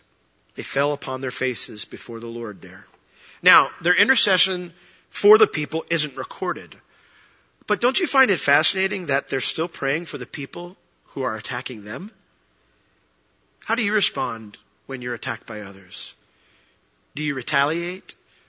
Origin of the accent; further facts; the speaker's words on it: New York, United States; I grew up in New York. I was a Yankee fan.